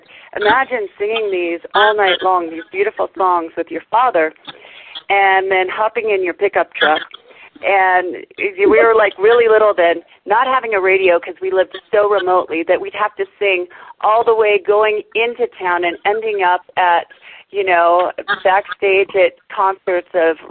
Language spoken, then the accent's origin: English; Southwest, United States; growing up in the Southwest, everybody knows and loves the Telluride Bluegrass Festival.